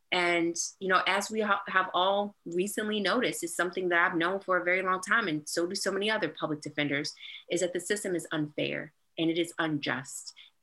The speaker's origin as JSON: {"language": "English", "town": "Petersburg", "region": "Virginia", "country": "United States", "tie": "born or raised there", "said": "Growing up in Petersburg, Virginia, you know, in one of the poorest communities in all of the Commonwealth"}